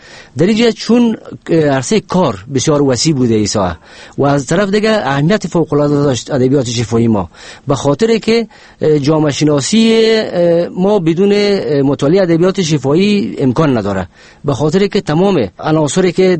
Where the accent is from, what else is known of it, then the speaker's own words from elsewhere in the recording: Kabul, Afghanistan; born there; در سال 1329 در شهر کابل به دنیا آمدیم.